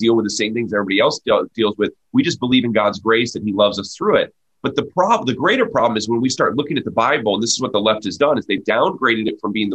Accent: United States; I can, as an American, I can support their freedom

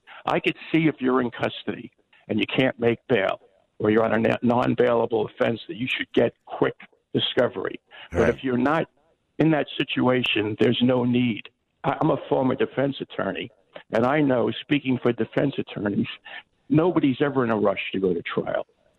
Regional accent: Yonkers, New York, United States; I grew up in Yonkers, and I still live in Yonkers.

